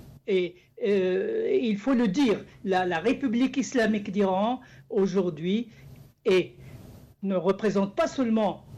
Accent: Morocco; Moi, je suis d'origine marocaine, je suis marocain

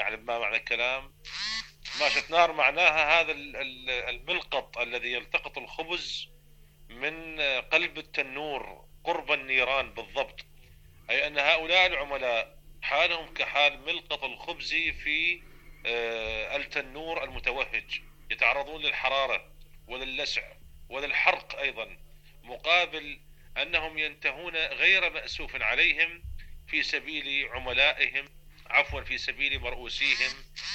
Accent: Iraq; هناك مثل عندنا في العراق

